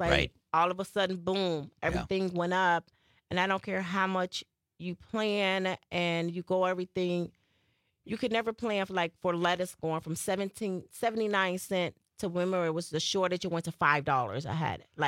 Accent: Chicago, Illinois, United States; I am. Okay. I'm from the South Side.

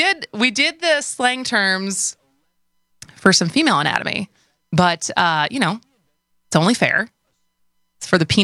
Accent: Wisconsin, United States; accent: Wisconsin; With my Wisconsin accent.

